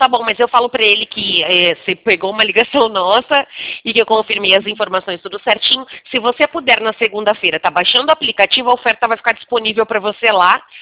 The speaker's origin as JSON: {"language": "Portuguese", "town": "Americana", "region": "São Paulo", "country": "Brazil", "said": "Eu sou do interior de São Paulo. É Campinas, não, Americana. Do lado de Campinas."}